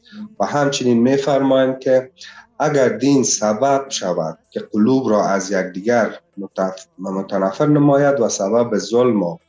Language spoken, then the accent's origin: Persian; Afghanistan; also born or lived in Iran; برگشتیم به کشور ما افغانستان و ادامه زندگی را همونجا شروع کردیم.